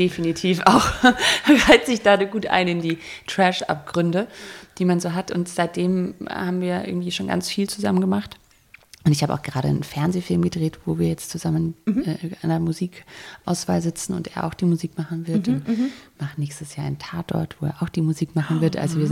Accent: Germany; also jetzt so als Deutsche darf ich das vielleicht sagen

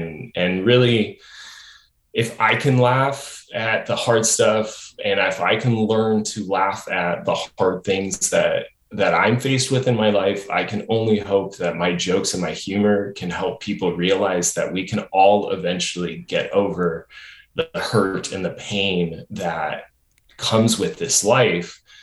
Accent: United States; I grew up in America in the 90s and, you know, in a post-Cold War era.

